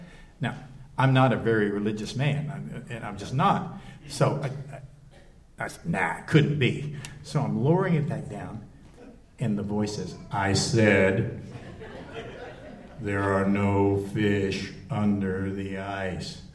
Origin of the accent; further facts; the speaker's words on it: New Mexico, United States; Well, I'm from New Mexico, and I had never been ice fishing.